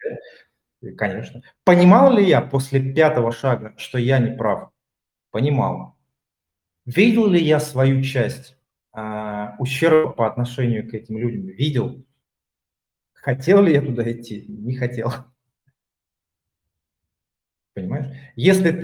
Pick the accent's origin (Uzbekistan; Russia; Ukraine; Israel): Russia; Barnaul, Altai Krai; moved away as an adult; also born or lived in Moscow; я же сам из Барнаула, да. Вот. Потом я в Москву переехал. То есть где-то на четвертом году трезвости. Вот. А сейчас я за границей живу.